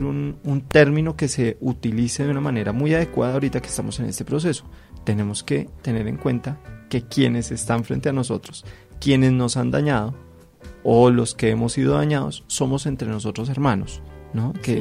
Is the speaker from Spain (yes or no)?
no; Colombia; los colombianos, en este proceso en el que estamos, tenemos que saber que somos colombianos todos